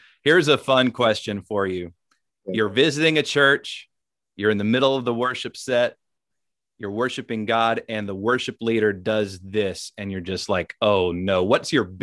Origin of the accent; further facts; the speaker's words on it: Nashville, Tennessee, United States; He is the founder and lead pastor of Grace Church in Nashville, Tennessee, my home state.